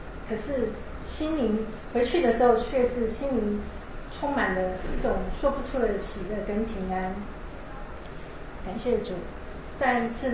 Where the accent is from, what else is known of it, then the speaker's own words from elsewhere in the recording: Yunlin County, Taiwan; born there; moved away as an adult; now in Taipei, Taiwan; 我是来自一个传统信仰的家庭，出生在云林。当我20岁的时候，我北漂到台北来读书、工作、结婚，直到现在。